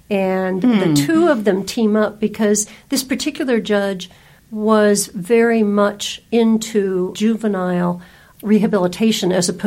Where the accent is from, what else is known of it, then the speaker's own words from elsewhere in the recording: East Coast, United States; moved away as an adult; now in California, United States; And I came from the East Coast and got married and moved to California.